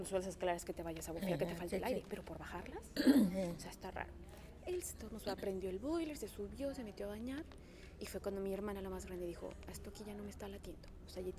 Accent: Guadalajara, Jalisco, Mexico; soy de Guadalajara, Jalisco, México. Y bueno, yo a mí me tocó vivir la pandemia ahí en México, en Guadalajara.

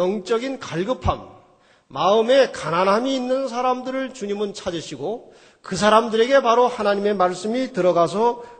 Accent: Seoul, South Korea; 제 고향이 이제 구로구 오류동입니다. 그 당시에는 뭐 경기도였지만 지금 주소상 그렇게 서울로 되어 있어요. 저희 아버님이 태어난 그 집에서 제가 태어났습니다. 거기가 고향이에요.

